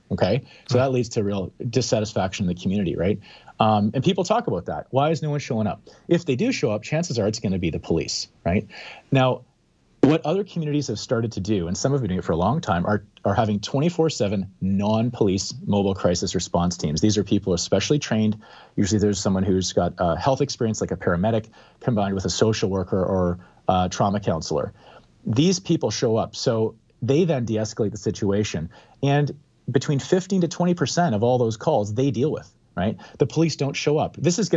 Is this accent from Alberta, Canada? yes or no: yes; Calgary, Alberta, Canada; now in Vancouver, Canada; I live in downtown Vancouver. I grew up in Calgary.